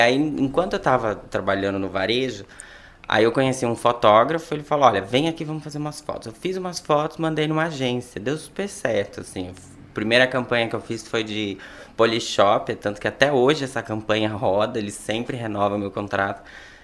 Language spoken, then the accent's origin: Portuguese; Teixeira de Freitas, Bahia, Brazil; now in São Paulo, Brazil; Eu sou natural de Teixeira de Freitas, no sul, extremo sul da Bahia.